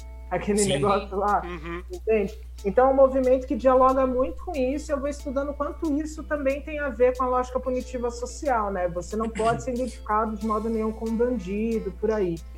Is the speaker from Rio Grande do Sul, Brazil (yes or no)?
no; Diadema, São Paulo, Brazil; now in São Paulo, Brazil; Eu sou de Diadema, eu me mudei recentemente, na verdade, já estou com saudade dessas belas ruas calorosas, né? Agora eu tô aqui em São Paulo